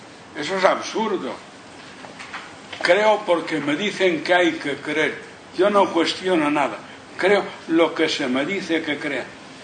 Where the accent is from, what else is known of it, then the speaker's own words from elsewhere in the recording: Balearic Islands, Spain; Yo nací en la isla de Mallorca, por tanto, soy mallorquín.